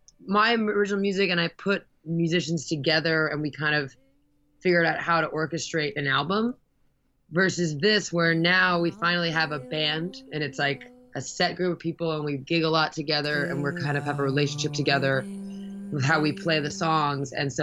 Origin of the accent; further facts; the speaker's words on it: New York City, New York, United States; Everyone there said the same thing because I'm from New York.